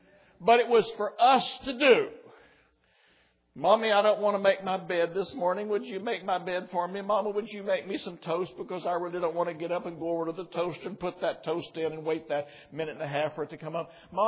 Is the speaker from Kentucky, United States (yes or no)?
yes; Kentucky, United States; And I'm from Casey County, this wonderful state.